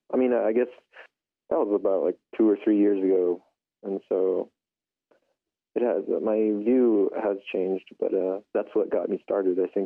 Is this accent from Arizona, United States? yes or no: yes; Window Rock, Arizona, United States; I grew up in Window Rock, Arizona, and I'm just kind of hanging out.